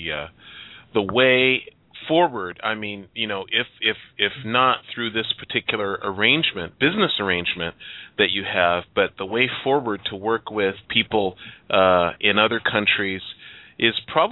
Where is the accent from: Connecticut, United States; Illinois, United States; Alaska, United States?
Illinois, United States; Chicago; I mean, I'm from Chicago, and Chicago has one of the largest Polish populations outside of Warsaw